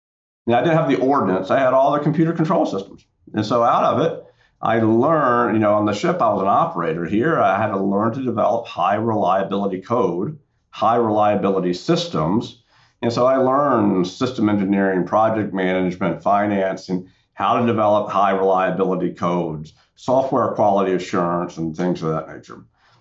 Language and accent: English; North Carolina, United States; I grew up in Central North Carolina and got a liberal arts degree.